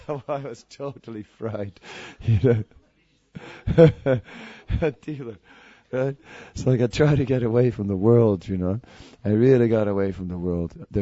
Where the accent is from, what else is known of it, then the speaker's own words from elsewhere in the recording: Amsterdam, North Holland, Netherlands; I'm coming from Holland, from Amsterdam, you know.